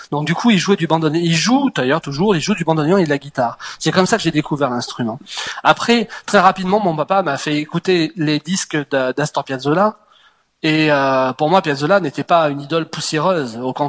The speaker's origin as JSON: {"language": "French", "town": "Clermont-Ferrand", "region": "Auvergne-Rhône-Alpes", "country": "France", "tie": "born or raised there", "lives_now": "Dijon, France", "said": "je suis bourguignon d'adoption depuis maintenant 5 ans. Mais je suis auvergnat à la base, je suis né en Auvergne et j'ai passé une grande partie de ma vie à Clermont-Ferrand."}